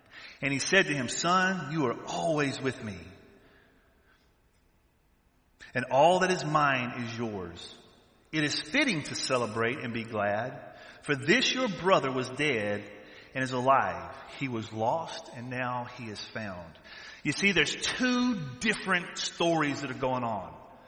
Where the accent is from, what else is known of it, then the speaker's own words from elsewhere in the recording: the South, United States; See, I'm from the South. See, down South, when the preacher preaches, the congregation, they're talking back.